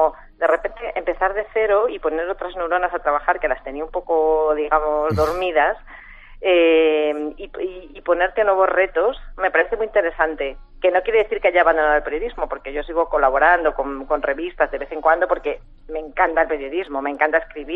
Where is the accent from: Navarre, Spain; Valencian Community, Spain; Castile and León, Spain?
Castile and León, Spain; León; Yo soy de León.